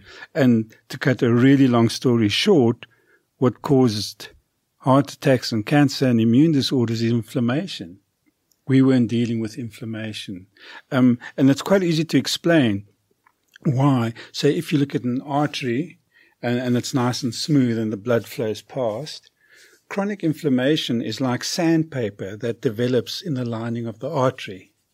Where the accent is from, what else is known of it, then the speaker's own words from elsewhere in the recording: Kimberley, Northern Cape, South Africa; Well, I grew up in Kimberley.